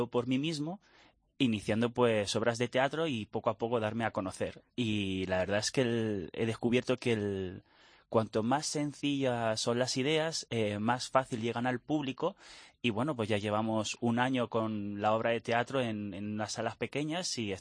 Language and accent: Spanish; France; Spanish is a second language; also born or lived in Barcelona; now in Madrid, Spain; yo soy francés y estaba en Barcelona, donde me diplomé en guión cinematográfico y me vine hace 5 años a Madrid.